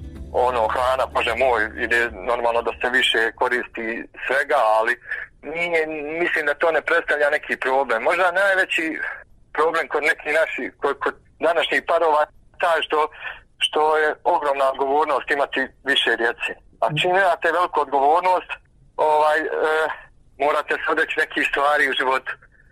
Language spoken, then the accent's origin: Serbian; Bijeljina, Republika Srpska, Bosnia & Herzegovina; mi smo iz Bijeljine